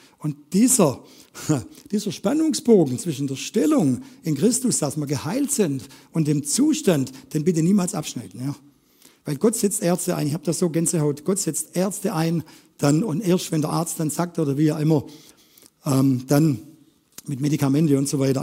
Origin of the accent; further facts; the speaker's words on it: Baden-Württemberg, Germany; born there; ich komme gebürtig aus der Reutlinger Ecke